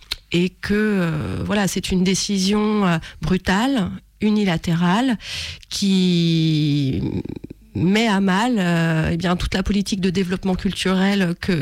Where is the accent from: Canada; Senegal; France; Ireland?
France; Brittany; now in Lyon, France; je suis bretonne d'origine, donc j'ai commencé à travailler là-bas. Et puis ensuite, je suis venue m'installer à Lyon